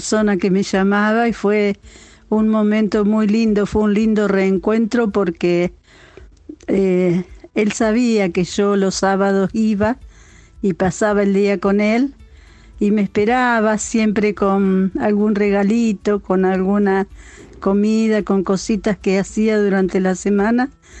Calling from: Buenos Aires, Argentina; de Buenos Aires

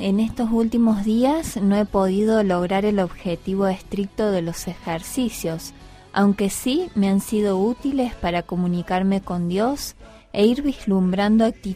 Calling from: Mendoza, Argentina; de Mendoza.

